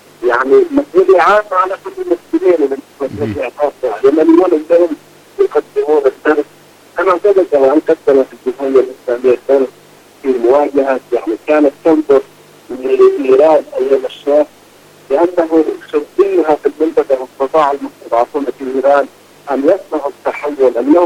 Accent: Yemen; ونحن كيمنيين مهتمين أيضا بالموقف

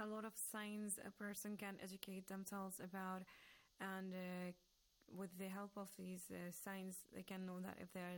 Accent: Jammu and Kashmir, India; now in Iran

